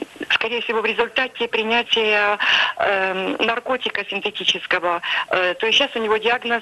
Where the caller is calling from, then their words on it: Ukraine; Я звоню с Украины.